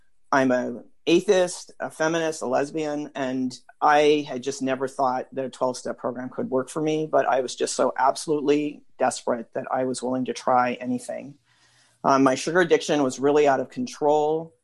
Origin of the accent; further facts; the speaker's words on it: California, United States; I'm from the San Francisco Bay Area